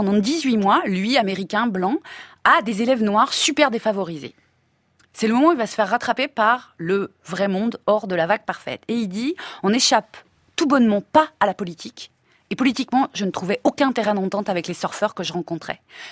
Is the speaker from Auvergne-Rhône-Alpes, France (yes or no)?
yes; Saint-Étienne, Auvergne-Rhône-Alpes, France; born there; Moi je suis née à Saint-Etienne, au mieux je sais fabriquer un terril.